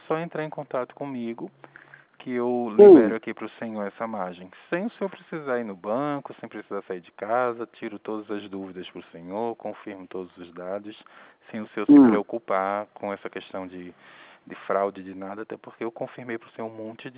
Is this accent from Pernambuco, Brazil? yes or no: yes; Pernambuco, Brazil; Eu sei que eu sou de Pernambuco pelo final do CPF.